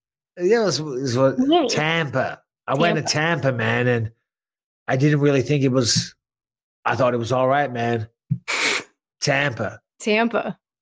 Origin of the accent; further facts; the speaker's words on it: England, United Kingdom; now in California, United States; What is it, as an Englishman that moved to California 13 years ago, and I'm going to move away at some point.